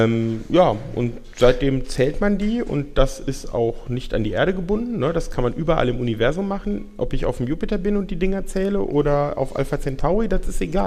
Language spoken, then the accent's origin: German; Frankfurt, Hesse, Germany; Ja, also ich komme aus Frankfurt.